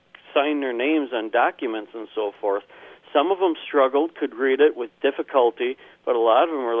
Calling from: Green Bay, Wisconsin, United States; I'm calling from Green Bay, Wisconsin.

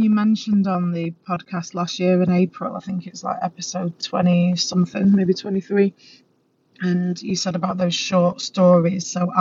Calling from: Manchester, North West England, United Kingdom; Hi, Roberta. I'm listening in from Manchester, England.

